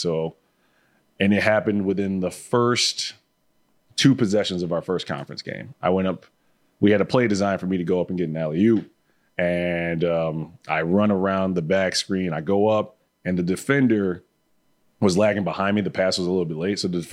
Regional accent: Kalamazoo, Michigan, United States; also born or lived in Lawrence, Michigan; from there, I moved to Kalamazoo, Michigan. And Kalamazoo, Michigan is where I consider, like, that's my hometown.

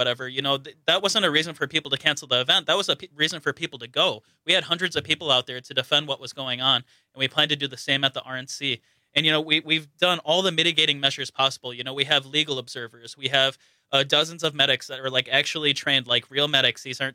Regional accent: Kenosha, Wisconsin, United States; I grew up in Kenosha.

